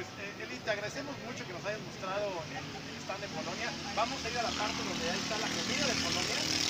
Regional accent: Mexico City, Mexico; entre México y la gente de Jalisco, los somos chilangos y los de Jalisco

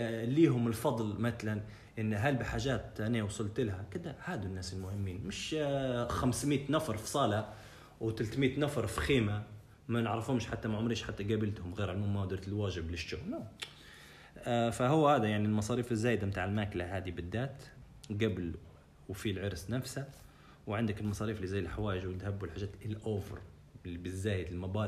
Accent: Libya; الادارة المالية عندنا في ليبيا ما فيش

